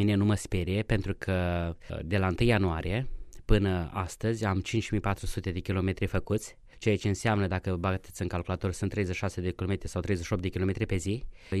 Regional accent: Iași, Iași County, Romania; pentru că locuiesc în Iași, este orașul meu natal

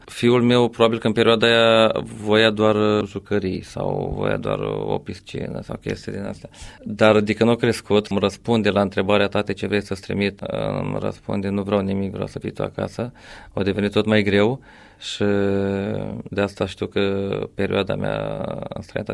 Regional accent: Tecuci, Galați County, Romania; born there; also born or lived in Germany; M-am născut în Tecuci pe 24 martie 1972, un absolvent de liceu. În perioada 94-96 am plecat și eu din țară ca mulți tineri. Am stat mai bine de 2 ani de zile în Germania. M-am întors acasă

